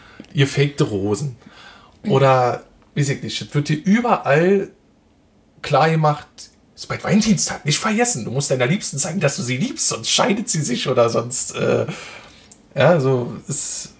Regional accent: Berlin, Germany; ich bin Berliner

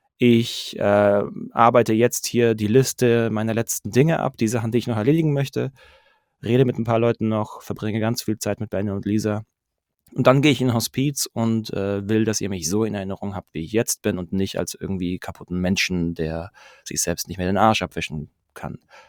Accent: Pforzheim, Baden-Württemberg, Germany; now in Stuttgart, Germany; 35, gebürtiger Pforzheimer, jetzt mittlerweile seit 10 Jahren in Stuttgart.

